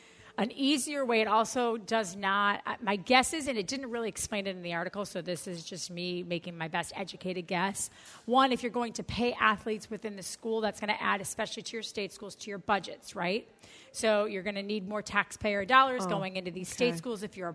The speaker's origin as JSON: {"language": "English", "region": "Wisconsin", "country": "United States", "tie": "born or raised there", "said": "When I drive into my hometown back in Wisconsin, there isn't anything that says we've had this many whatever kind of scholars."}